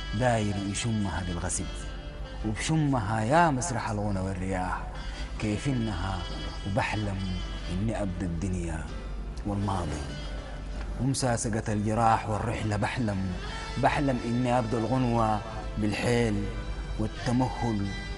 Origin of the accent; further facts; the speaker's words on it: Sudan; ونحن كسودانيين لما نعز الزول